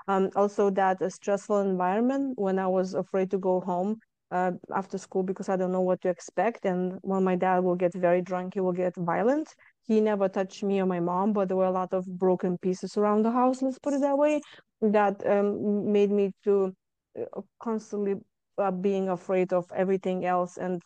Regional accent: Lithuania; now in United States; I came to the US from Lithuania 24 years ago.

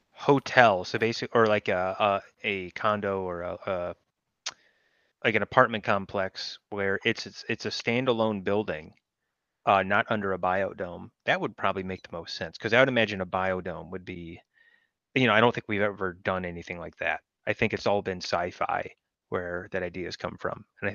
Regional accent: Twin Cities, Minnesota, United States; I grew up in the Twin Cities

